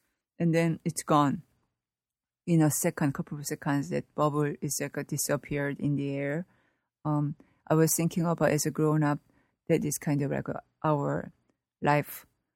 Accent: Seoul, South Korea; moved away as an adult; now in United States; I was born in Seoul, Korea, and then I spent like until early 20s. I mean, like I came here when I was like 24.

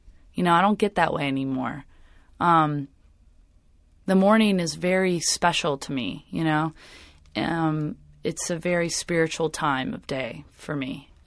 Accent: Sandy Springs, Georgia, United States; I grew up near Phipps Plaza area, like Sandy Springs, Sydney Marcus area.

